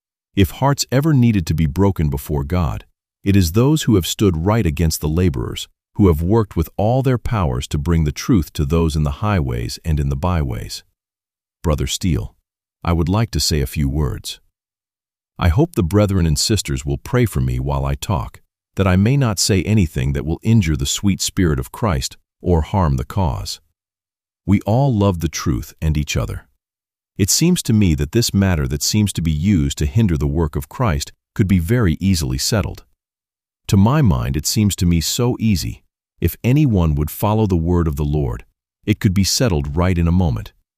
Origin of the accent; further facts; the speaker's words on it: Australia; now in United States; my soul has been burdened over it ever since I came from Australia.